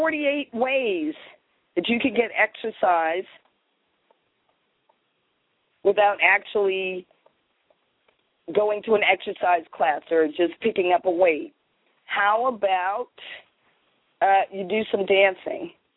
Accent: Massachusetts, United States; Matter of fact, I grew up in Massachusetts, so we used to do double dutch.

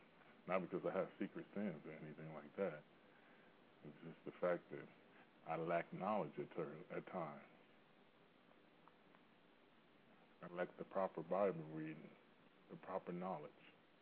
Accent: Detroit, Michigan, United States; I don't care if it's the Detroit Pistons. I'm from Detroit.

